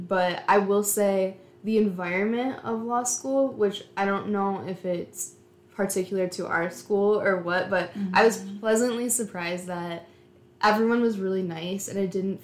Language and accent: English; Durand, Michigan, United States; No, I'm actually from the Flint area, so okay. I grew up in a small town called Durand. There was no one there.